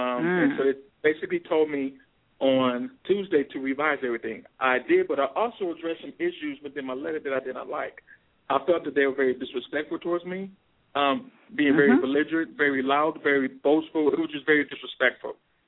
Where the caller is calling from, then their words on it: Pittsburgh, Pennsylvania, United States; I'm calling from the Pittsburgh area.